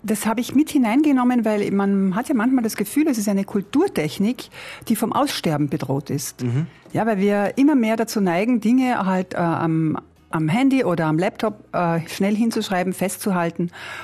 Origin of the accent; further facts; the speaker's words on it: Carinthia, Austria; Und da komme ich sehr, sehr gerne als Kärntnerin zurück in meine Heimat